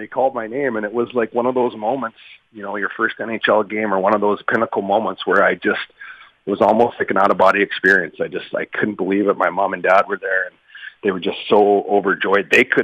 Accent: Red Deer, Alberta, Canada; I'm from Red Deer, an hour away.

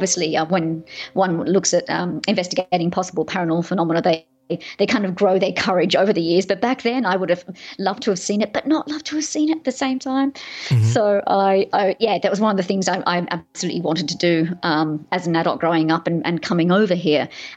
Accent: Sydney, New South Wales, Australia; my sister and I, growing up in Sydney in Australia, we grew up with parents that were very sceptical.

